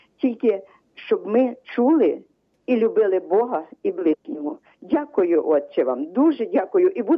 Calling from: Kamianets-Podilskyi, Khmelnytskyi Oblast, Ukraine; Кам'янець-Подільський.

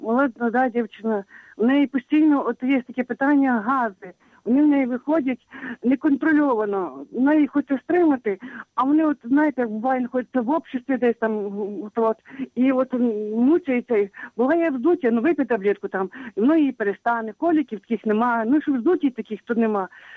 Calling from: Zhytomyr, Zhytomyr Oblast, Ukraine; Я із Житомира.

